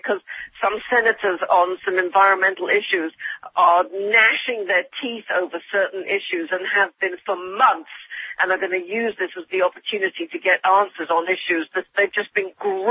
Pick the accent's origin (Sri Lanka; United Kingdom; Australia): United Kingdom; England; and I'm English